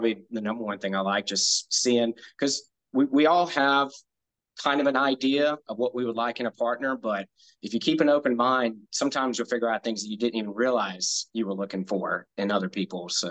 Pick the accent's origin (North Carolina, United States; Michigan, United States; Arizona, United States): North Carolina, United States; Pinehurst; I was raised in Pinehurst, North Carolina, so not too far from the Charlotte area, a couple of hours.